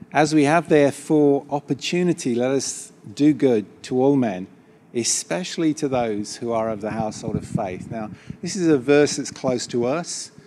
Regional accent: Northern Ireland, United Kingdom; accent: Ballymena; As you can hear, my voice, my accent is not local to this area. It's actually nearer to Ballymena than America.

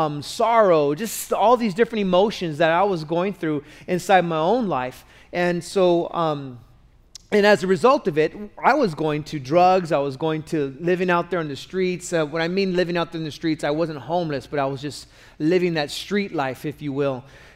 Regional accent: California, United States; I'm not even from Orange County. I grew up and was born and raised in Los Angeles County.

